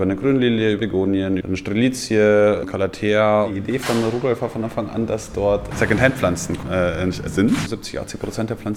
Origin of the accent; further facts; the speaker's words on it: Bavaria, Germany; Ich komme ja aus Bayern, aus dem Dorf.